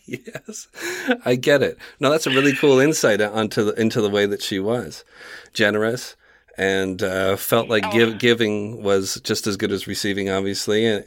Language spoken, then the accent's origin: English; Canada; I'm from Canada.